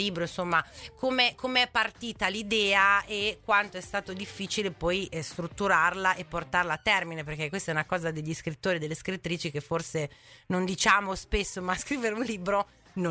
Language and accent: Italian; Parma, Emilia-Romagna, Italy; qua noi siamo di Parma